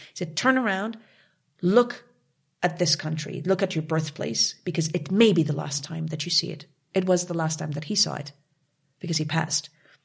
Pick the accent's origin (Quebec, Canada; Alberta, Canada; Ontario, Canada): Quebec, Canada; Montreal; now in Germany; I came from Canada. From Montreal, La Belle Ville de Montréal. I grew up there. And I came from Canada to Germany, to Munich, to Bavaria